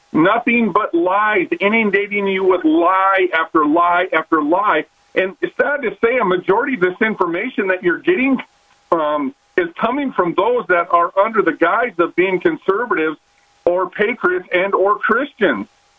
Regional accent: Minnesota, United States; But again, if everybody understands that I'm from Minnesota, you know, where they call it, it's the nice people state

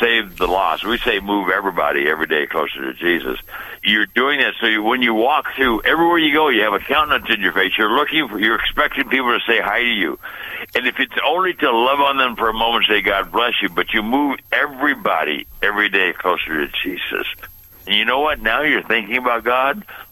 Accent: Pasadena, California, United States; But my parents begged me to go to this Christian school in our town. I was born and raised in Pasadena.

